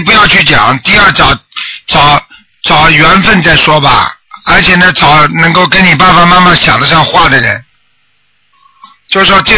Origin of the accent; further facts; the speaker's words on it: China; 我们中国人有句话，对不对啊？